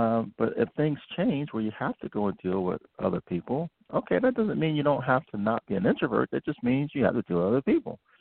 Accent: Philadelphia, Pennsylvania, United States; Growing up in Philly.

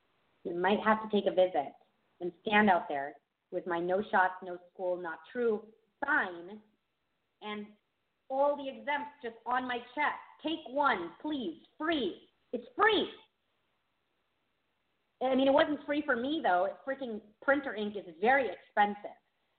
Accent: San Diego, California, United States; I was from San Diego. So I know of certain sections in San Diego

